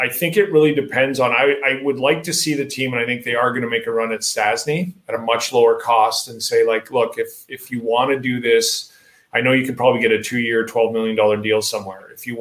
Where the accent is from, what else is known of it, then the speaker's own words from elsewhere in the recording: Lethbridge, Alberta, Canada; my buddy Jamie Pusher I grew up with in Lethbridge works for Tampa Bay